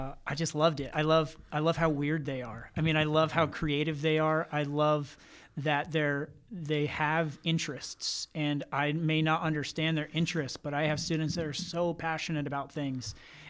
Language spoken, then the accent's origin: English; New York, United States; I am from New York. I grew up in New York.